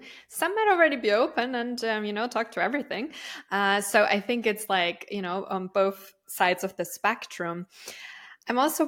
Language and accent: English; Austria; So I'm originally from Austria, and in the German-speaking countries, tree communication is quite, I would say, a bigger thing